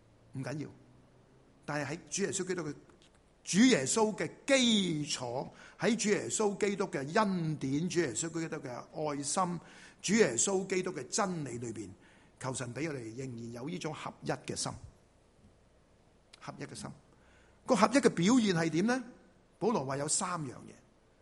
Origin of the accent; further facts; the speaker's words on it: Chaozhou, Guangdong, China; 我哋潮州人。食完啲饭倒啲水落去咪潮州粥咯